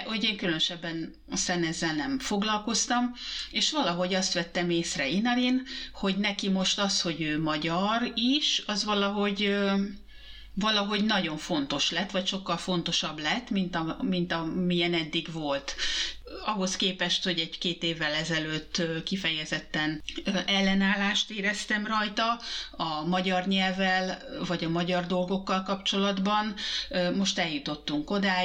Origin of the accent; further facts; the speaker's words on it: Hungary; mi persze megbeszéltük, hogy én magyar vagyok, az apukája finn